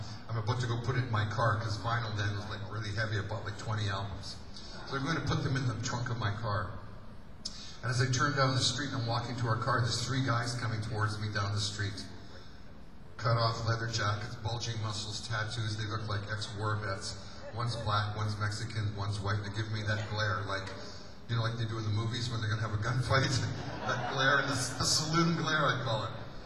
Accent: Canada; I said, "We're going back to Canada. We're a Canadian band."

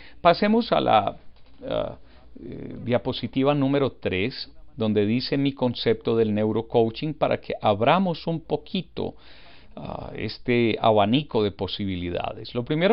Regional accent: Urrao, Antioquia, Colombia; born there; Yo nací en un pueblo en Colombia, en Sudamérica, en unas montañas muy lindas. Este pueblo se llama Urrao, en el departamento que sería el equivalente de estado o provincia en otros países, de Antioquia. El departamento de Antioquia es bastante quebrado

